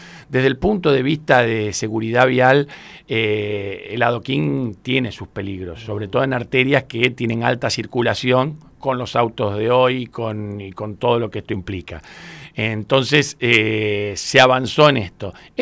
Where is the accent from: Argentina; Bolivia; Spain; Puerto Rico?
Argentina; Buenos Aires; Yo soy del Mondongo, cuando era chico jugaba al fútbol en Plaza Mateu